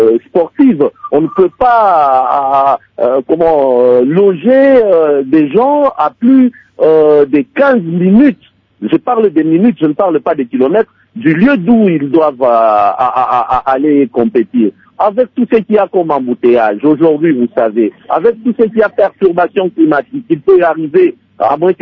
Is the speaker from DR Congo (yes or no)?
yes; DR Congo; en tant que Congolais